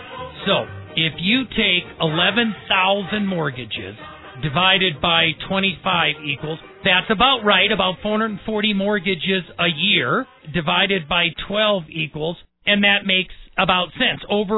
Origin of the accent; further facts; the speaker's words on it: Wisconsin, United States; Now, this is near and dear to my heart because I'm from Wisconsin.